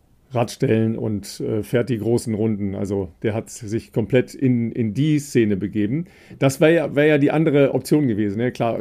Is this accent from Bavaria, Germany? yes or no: no; Dorsten, North Rhine-Westphalia, Germany; Richtig, aus meiner Heimat kommt der. Der ist nämlich in Dorsten aufgewachsen.